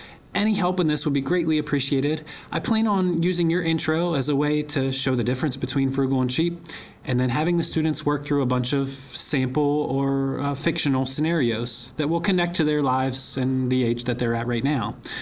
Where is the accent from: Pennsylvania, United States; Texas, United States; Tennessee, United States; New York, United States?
Pennsylvania, United States; I'm a teacher from Pennsylvania.